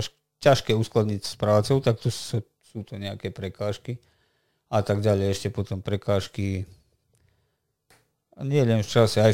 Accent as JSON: {"language": "Slovak", "country": "Serbia", "said": "nie si Slovák, ale si Srb, proste som Slovák zo Srbska"}